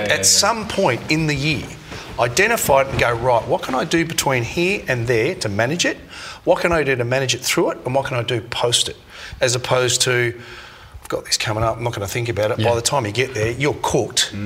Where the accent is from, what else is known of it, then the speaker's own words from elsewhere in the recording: New Zealand; now in Australia; I love Australia. I'm a Kiwi of it, but I've lived here most of my life.